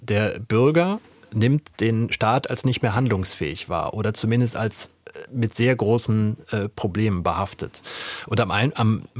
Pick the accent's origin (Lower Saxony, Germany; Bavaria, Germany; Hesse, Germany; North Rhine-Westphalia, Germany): North Rhine-Westphalia, Germany; born there; wir sind ja beide gebürtige Westfalen